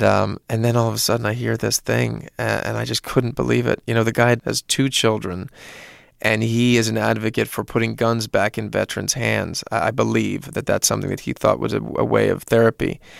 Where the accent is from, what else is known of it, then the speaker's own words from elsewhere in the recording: Philadelphia, Pennsylvania, United States; Yeah, it was really something, especially for growing up in Philadelphia, to have that was really, really interesting.